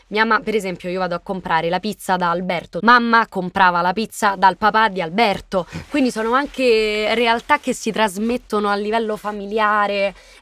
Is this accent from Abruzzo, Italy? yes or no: no; Rome, Lazio, Italy; born there; Io sono nata a Garbatella, quindi 30 anni fa, precisamente. Sono nata a Garbatella. Mia mamma è di Garbatella. Ha sposato un Torpigna